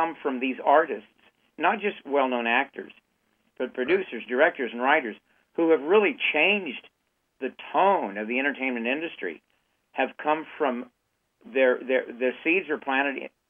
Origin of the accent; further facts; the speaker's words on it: Texas, United States; also born or lived in California; Yes, I was raised in the Nazarene Church in Texas and Southern California, which is evangelical, and I was a believer as a child